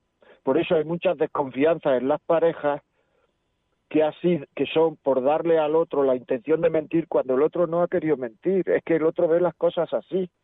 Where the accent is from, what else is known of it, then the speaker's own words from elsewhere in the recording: Andalusia, Spain; yo soy, no sé, de una tierra donde se exagera mucho, ¿no? Yo soy andaluz … soy andaluz